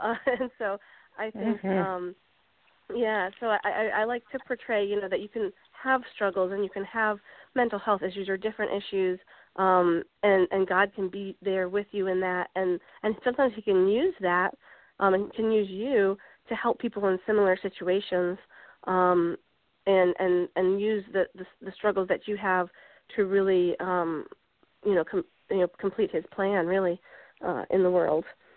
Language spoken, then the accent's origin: English; New Jersey, United States; now in Harrisonburg, United States; I'm originally from New Jersey, and currently I live in Harrisonburg, Virginia